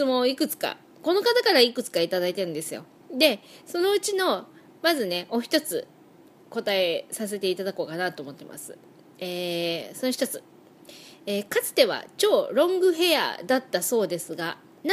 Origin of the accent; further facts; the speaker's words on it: Nagoya, Aichi, Japan; now in Tokoname, Japan; で実は私名古屋出身、名古屋育ちなんですけど、名古屋から常滑に出てきたのが、まあ、6、7年前